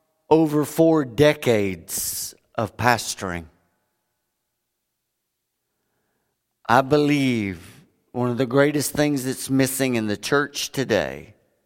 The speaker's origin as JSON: {"language": "English", "region": "Florida", "country": "United States", "tie": "born or raised there", "said": "but I grew up in Florida. We got a mess of Scientologists down there."}